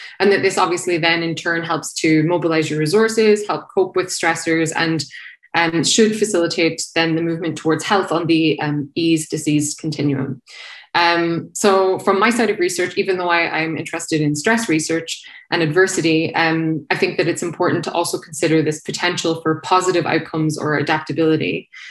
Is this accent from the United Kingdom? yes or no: no; Ireland; I'm going to ramble. I'm Irish. I will ramble.